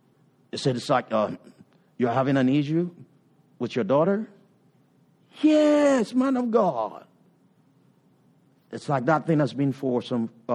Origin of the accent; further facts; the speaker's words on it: Nigeria; also born or lived in Ghana; In my little life growing up in Nigeria, and then also in Ghana and some part